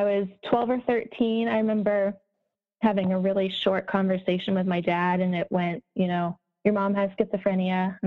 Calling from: Boise, Idaho, United States; I live in Boise, Idaho.

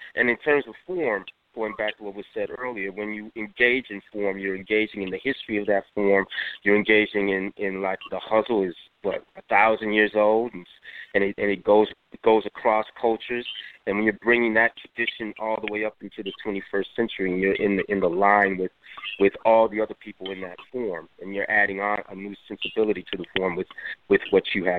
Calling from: United States; I'm calling from the United States

